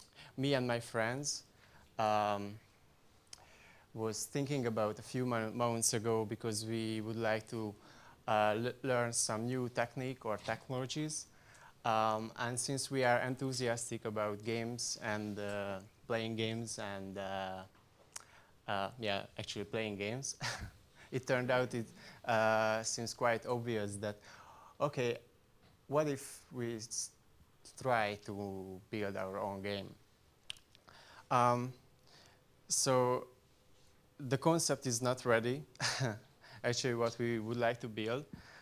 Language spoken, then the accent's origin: English; Szeged, Csongrád-Csanád, Hungary; English is a second language; I'm from Szeged